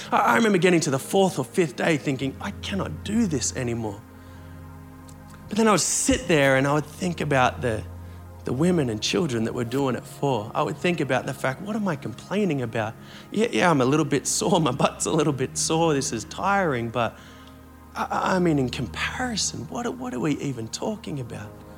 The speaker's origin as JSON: {"language": "English", "country": "Australia", "said": "Like, I'm Australian. I don't know what a Bulgaria is."}